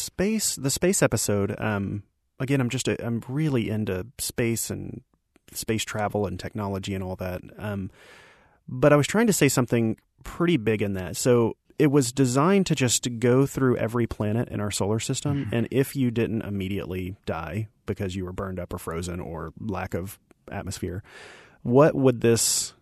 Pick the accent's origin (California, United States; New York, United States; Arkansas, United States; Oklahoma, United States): Arkansas, United States; And I'm from Arkansas, and you might be able to hear little things here or there in the way that I speak, but I've spent 20 plus years of my adult life stripping away all of where I came from